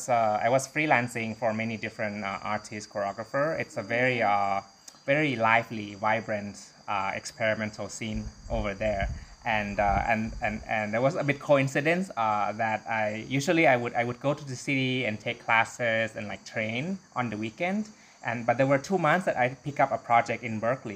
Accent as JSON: {"language": "English", "region": "Bangkok", "country": "Thailand", "also_born_or_lived": "United States", "second_language": "English", "said": "I'm from Bangkok, Thailand. I lived in the US for 11 years. And the past 9 years, I've been moving back to Thailand"}